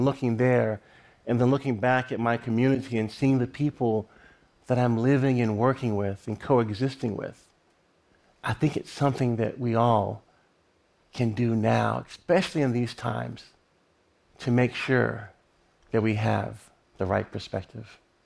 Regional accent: Lynchburg, Virginia, United States; I'm flying over Lynchburg, Virginia, my hometown, and my family's probably breaking bread.

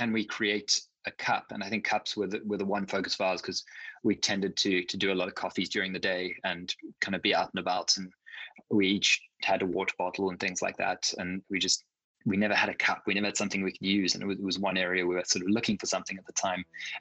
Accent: Cape Town, Western Cape, South Africa; I grew up in South Africa, in Cape Town, which is, for anyone that's been there or knows anything about it, it's a very outdoors sort of place.

